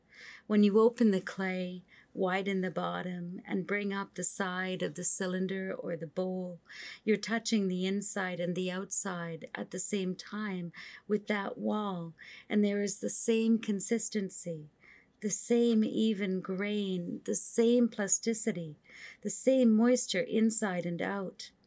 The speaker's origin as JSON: {"language": "English", "town": "Edmonton", "region": "Alberta", "country": "Canada", "said": "I am from Edmonton, Alberta, the land of shale and clay."}